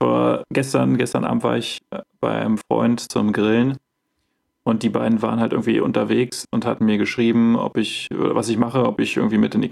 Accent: Bavaria, Germany; now in Chile; weil ich aus Bayern komme.

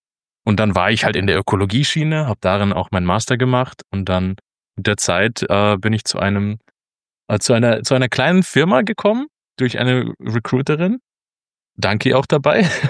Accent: Austria; also born or lived in Germany; now in Netherlands; ich bin ganz wild gemischt. Also ursprünglich komme ich aus Österreich. Ich habe auch zwischendurch in Deutschland gelebt und jetzt lebe ich schon seit 10 Jahren in den Niederlanden. Also durchschnittlich könnte man mich schon in Deutschland platzieren.

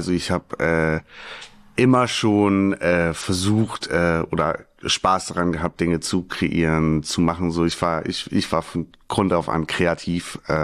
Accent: Husum, Schleswig-Holstein, Germany; born there; now in Hamburg, Germany; gebürtiger Husumer und jetzt seit mittlerweile 7, fast 8 Jahren in Hamburg.

